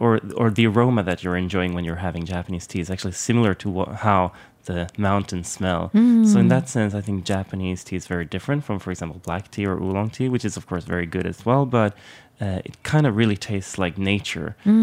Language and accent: English; Malmö, Skåne, Sweden; So I grew up in southern Sweden in a town called Malmö.